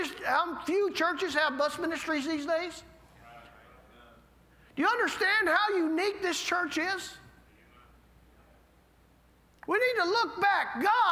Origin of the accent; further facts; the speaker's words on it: Little Rock, Arkansas, United States; I'm from Little Rock, Arkansas, originally. I lived just outside of town. And I didn't live in a neighborhood. I lived on a couple acres of land